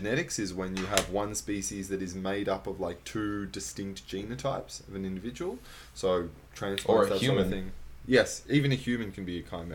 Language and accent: English; Australia; And I'm from Australia, so I have no way of, you know, identifying